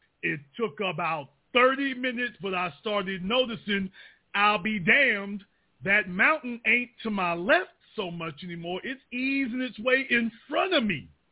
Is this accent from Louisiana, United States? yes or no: yes; Shreveport, Louisiana, United States; because I come from Louisiana. I come from Shreveport.